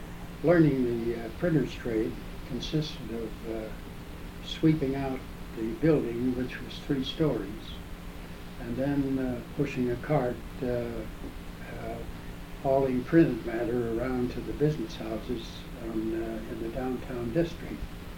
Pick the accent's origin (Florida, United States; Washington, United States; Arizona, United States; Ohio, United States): Ohio, United States; Youngstown; I was born in Youngstown in 1893 at the lower end of East Front Street